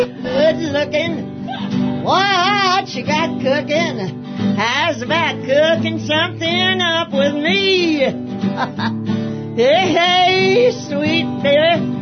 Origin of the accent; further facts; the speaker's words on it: Martell, Nebraska, United States; also born or lived in Lincoln; I'm from Lincoln, Nebraska. I graduated from Lincoln High. I was raised in a little town called Martell, Nebraska. But it was so small, the city park was one tree.